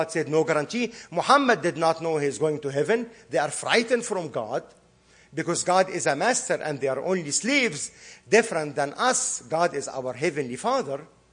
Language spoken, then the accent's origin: English; Egypt; English is a second language; I was born and raised in Egypt.